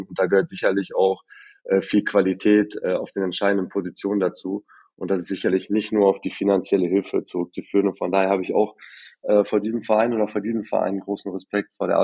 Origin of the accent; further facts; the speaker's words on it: Essen, North Rhine-Westphalia, Germany; Ich bin ein Kind des Ruhrgebiets und hier im Ruhrpott. Ich bin in Essen groß geworden